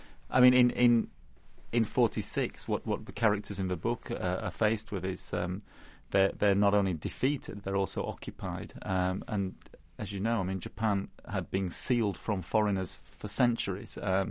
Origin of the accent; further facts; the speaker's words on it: Leeds, Yorkshire and the Humber, United Kingdom; even when I was growing up in Leeds, in Yorkshire, you could still find, you know, the bomb craters from the war, even in the 70s.